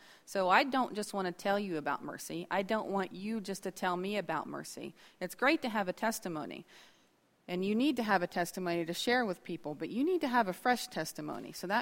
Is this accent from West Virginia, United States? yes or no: yes; Mineral Wells, West Virginia, United States; I am from Mineral Wells, West Virginia. And if you know anything about West Virginia, that's somewhat on the Ohio River near Parkersburg.